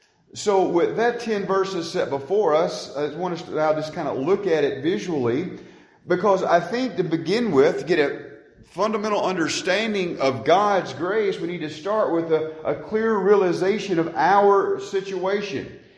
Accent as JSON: {"language": "English", "region": "Kentucky", "country": "United States", "said": "you may have already picked up on my accent. I'm originally from Butler County, Kentucky, just south of Caneyville, if you're familiar with the area."}